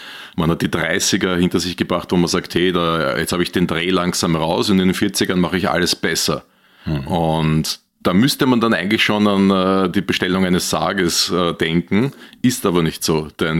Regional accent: Austria; Als Österreicher war das einer der ersten, die ich gehört habe.

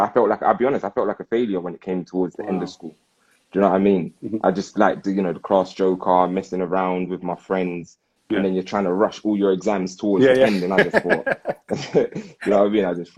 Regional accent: Clapham, London, United Kingdom; Growing up, you know, I'm from Crapham Junction.

